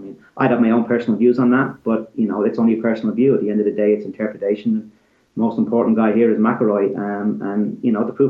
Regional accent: Ireland; we lose out as Irish people

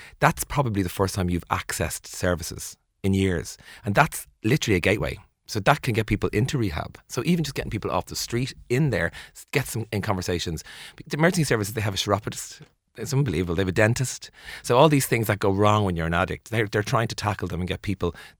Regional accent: Ireland; we've experienced addiction, all of us as Irish people, in some level, pretty much all of us, I'd say, safe to say.

